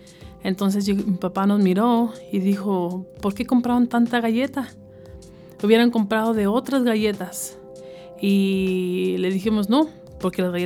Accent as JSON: {"language": "Spanish", "region": "Zacatecas", "country": "Mexico", "moved": "yes", "said": "reina, y soy originaria de Zacatecas, México. Vine a este país hace 28 años."}